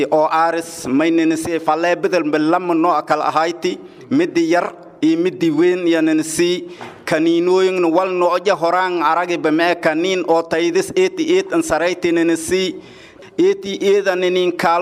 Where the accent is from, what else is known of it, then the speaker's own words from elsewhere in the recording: Abdalla Kakana, Middle Juba, Somalia; born there; tuulada aan ku dhashay Abdalla Kakana waaye oo u jirto Jilib 7 km dhankii waqooyi ku xigto